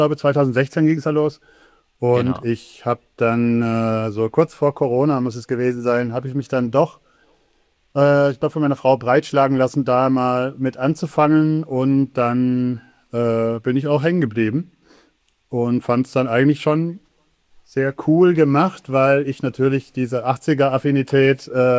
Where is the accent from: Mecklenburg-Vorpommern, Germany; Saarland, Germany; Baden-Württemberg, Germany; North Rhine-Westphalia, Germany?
Baden-Württemberg, Germany; Aber ich bin auf dem Dorf in Baden-Württemberg aufgewachsen.